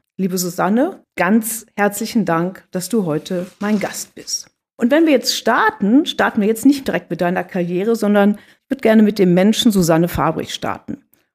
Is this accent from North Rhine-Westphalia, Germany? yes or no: yes; Cologne, North Rhine-Westphalia, Germany; meiner Heimatstadt Köln.